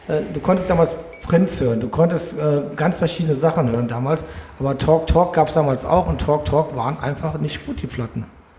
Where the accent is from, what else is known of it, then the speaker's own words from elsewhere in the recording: Cologne, North Rhine-Westphalia, Germany; meiner Jugend in Köln-Porz-Ensen.